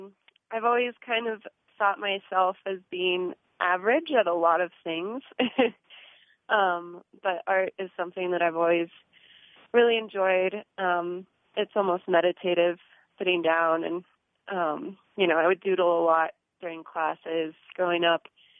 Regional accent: Carbondale, Colorado, United States; I was born and raised in Carbondale.

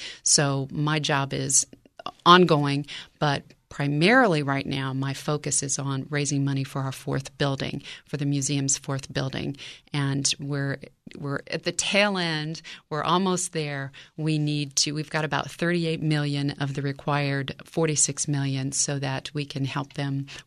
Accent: Yellow Springs, Ohio, United States; I grew up in Yellow Springs, graduated Yellow Springs High School in 1979

